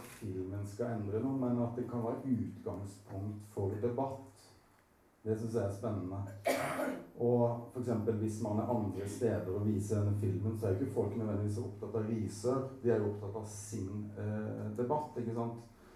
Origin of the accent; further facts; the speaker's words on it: Grimstad, Agder, Norway; Og som sørlending, jeg kom fra Grimstad